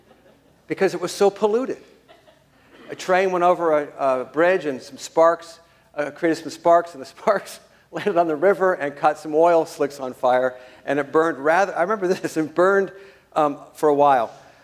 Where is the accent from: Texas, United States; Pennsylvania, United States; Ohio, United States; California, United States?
Ohio, United States; Akron; Nearby my hometown, actually I was raised closer to Akron, Ohio.